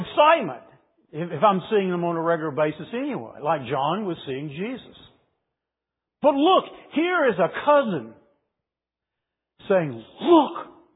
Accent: Bassett, Virginia, United States; I grew up in the town of Bassett. Bassett Furniture, world's largest producer of furniture.

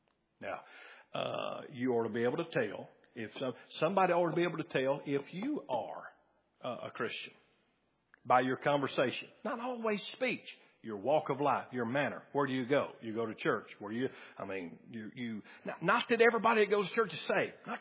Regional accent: Dyersburg, Tennessee, United States; born there; So I'm in America. I was born in America. I was born right here in Dyersburg.

